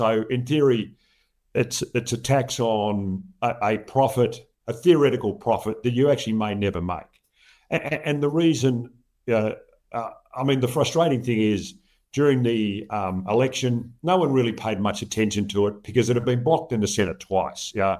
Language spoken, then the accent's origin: English; Australia; To me, yeah, and putting sort of my as an Australian hat on, I mean, one of the great things about Australia is it's all about a fair go